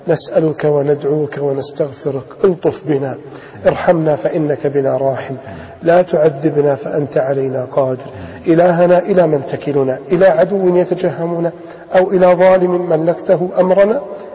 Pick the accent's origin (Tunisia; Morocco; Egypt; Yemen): Egypt; بلادنا مصر